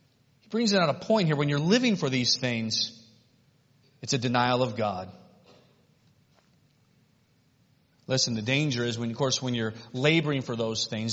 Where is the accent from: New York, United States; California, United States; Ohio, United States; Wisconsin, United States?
Ohio, United States; Cleveland; I grew up in Cleveland. We don't cross logs like this.